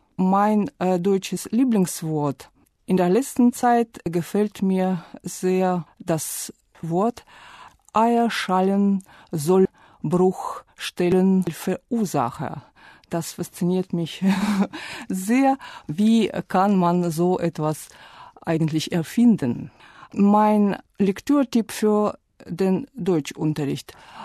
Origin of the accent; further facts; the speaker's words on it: Saint Petersburg, Russia; German is a second language; Ich komme aus St. Petersburg, aus Russland. Und ich studiere Deutsch schon fast 20 Jahre.